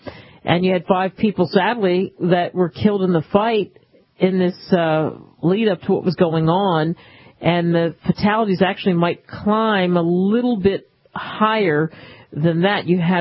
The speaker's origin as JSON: {"language": "English", "country": "United States", "said": "As I said, it has happened to me because of being just an American."}